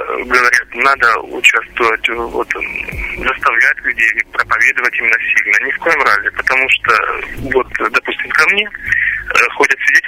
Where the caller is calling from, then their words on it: Rostov Oblast, Russia; Мы из Ростовской области.